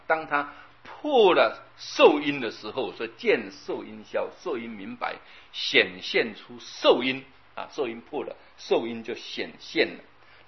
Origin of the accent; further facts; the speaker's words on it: Yilan County, Taiwan; 我以前小时候啊，我有听人家讲嘛，啊，在我们宜兰那里有一个济公